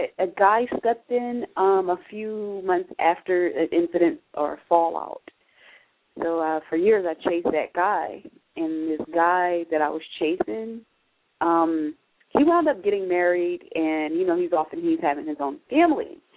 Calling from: Philadelphia, Pennsylvania, United States; I'm calling from Philly.

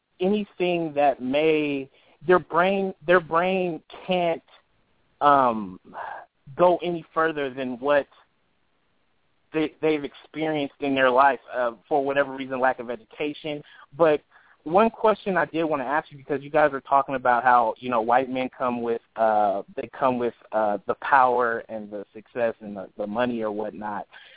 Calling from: California, United States; I'm calling from Bay Area, California.

